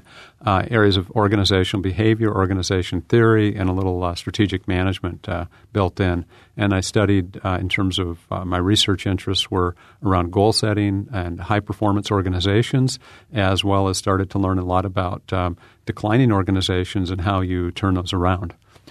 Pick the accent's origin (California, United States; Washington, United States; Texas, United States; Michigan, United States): Washington, United States; Ellensburg; I grew up in Washington State, central Washington, a small town called Ellensburg.